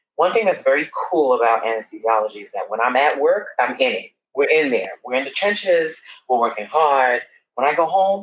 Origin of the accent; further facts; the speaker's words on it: Brooklyn, New York, United States; now in Hempstead, United States; I grew up in Brooklyn and moved to Hempstead, Long Island when I was about 13 and took off from there.